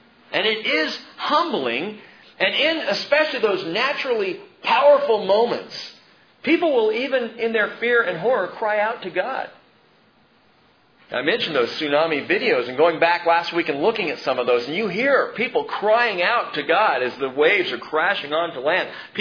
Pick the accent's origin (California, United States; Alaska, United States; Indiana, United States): California, United States; being a child growing up in Southern California, earthquakes didn't bother me at all.